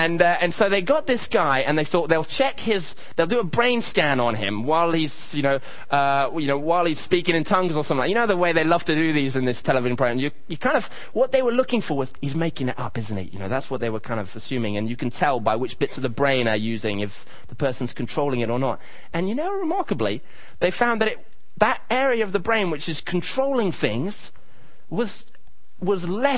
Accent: Kenya; But actually, growing up in Kenya, you can't help but notice that God does supernatural things in people's lives.

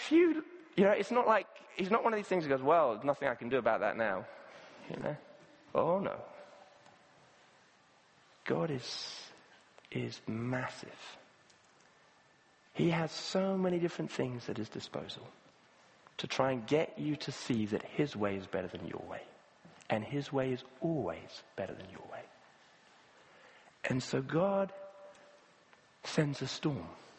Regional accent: Kenya; In Africa, where I grew up in Kenya, you get some fantastic tropical storms.

